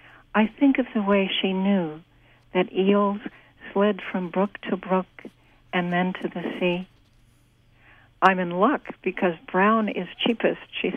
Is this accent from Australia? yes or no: no; New York City, New York, United States; No, I grew up in New York City, but luckily we spent the summers in different places that were like Long Island and were more in nature.